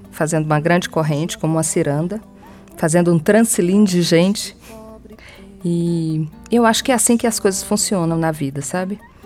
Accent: Brazil; eu sou brasileira e eu quero grana no bolso

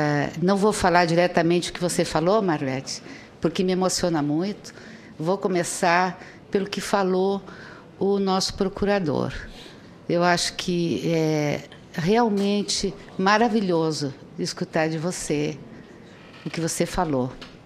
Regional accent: Rio Grande do Sul, Brazil; como gaúcha

